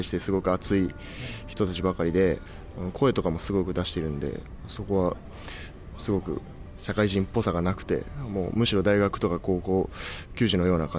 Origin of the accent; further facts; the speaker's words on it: Gifu, Japan; now in Kashima, Japan; 自分岐阜出身なんですけど、岐阜はちょっと森が多いんですけど